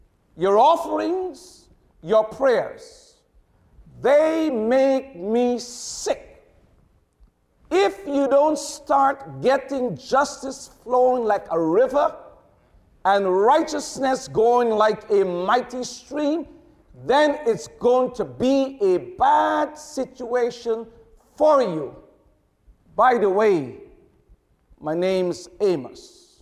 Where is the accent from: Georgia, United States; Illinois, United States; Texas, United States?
Georgia, United States; Brunswick; I am a shepherd from Brunswick, Georgia, the place where 25-year-old Ahmaud Arbery was ambushed and murdered while jogging.